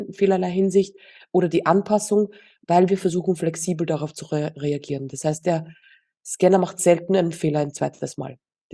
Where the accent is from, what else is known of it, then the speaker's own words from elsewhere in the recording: Austria; moved away as an adult; now in Spain; Ja, tatsächlich sind wir aus Österreich und haben das auch innerhalb von 3 Monaten entschieden.